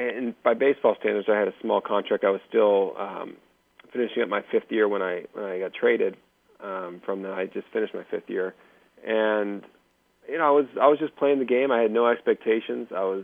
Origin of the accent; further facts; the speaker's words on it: California, United States; We're both from Southern California